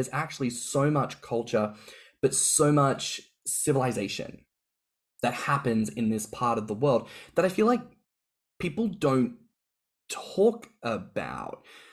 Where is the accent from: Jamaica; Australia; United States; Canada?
Australia; as an Australian